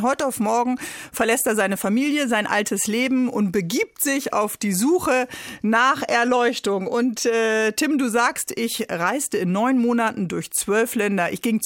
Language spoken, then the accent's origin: German; Bremen, Germany; als Bremerin weiß ich, Kiel ist noch härter.